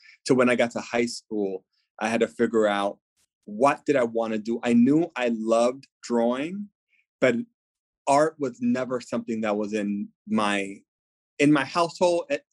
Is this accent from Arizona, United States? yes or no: no; New York, United States; But I think being Latino, being a New Yorker, but never having the dream